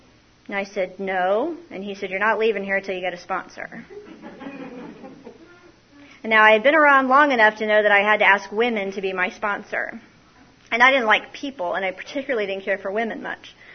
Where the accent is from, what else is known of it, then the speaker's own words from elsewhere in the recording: Ohio, United States; Now, I was raised in Ohio. We don't say yes, ma'am. I mean, I was taught manners when I moved to the South.